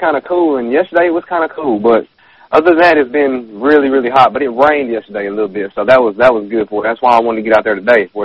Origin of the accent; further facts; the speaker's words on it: Arkansas, United States; First of all … I'm from South Arkansas, Union County, to be a little bit more specific.